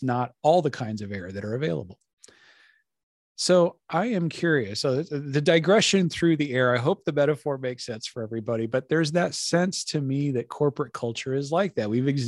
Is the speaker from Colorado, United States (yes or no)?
yes; Colorado, United States; now in Maryland, United States; And it's a totally different kind of air than I grew up with in Colorado, which is dry, high desert. Now that I'm in Maryland, when I go back to Colorado